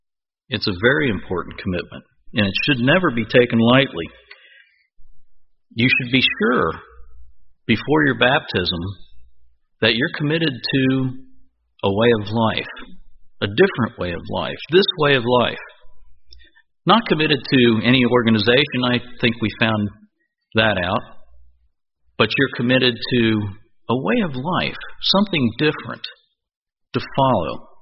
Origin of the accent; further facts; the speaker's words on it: Cincinnati, Ohio, United States; We grew up in the Cincinnati area and we had 4 major churches there